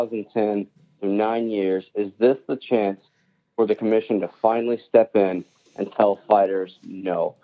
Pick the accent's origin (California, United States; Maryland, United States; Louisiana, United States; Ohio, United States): Maryland, United States; Fort Meade; I'm from Fort Meade, Maryland, around your neck of the Meade.